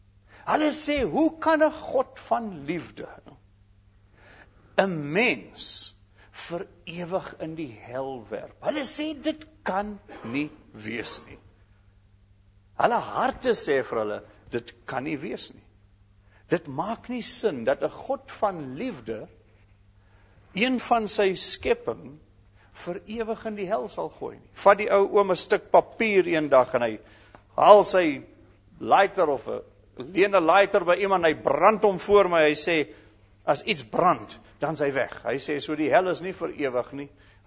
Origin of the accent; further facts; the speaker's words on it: KwaZulu-Natal, South Africa; ek is van KwaZulu-Natal toe, ek het julle gesê, van 'n sendingstasie, ek het groot geword in 'n Afrikaanse kerk, in die NG kerk